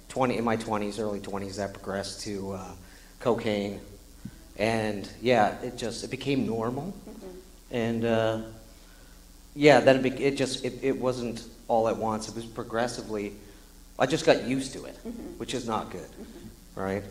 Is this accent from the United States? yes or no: no; Bridgewater, Nova Scotia, Canada; Yeah, I'm 41, and I'm from Bridgewater, Nova Scotia. It's about an hour south of Halifax.